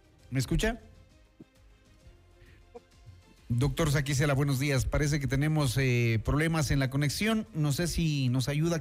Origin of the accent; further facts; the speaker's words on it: Ecuador; que otorgue leyes que permitan darnos la tranquilidad como ecuatorianos